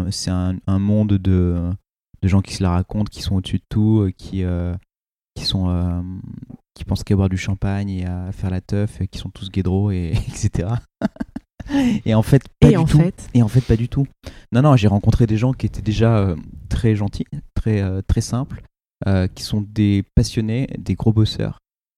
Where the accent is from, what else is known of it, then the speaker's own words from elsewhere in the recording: Oyonnax, Auvergne-Rhône-Alpes, France; Je suis un petit provincial, j'ai grandi à Oyonnax, dans l'Ain.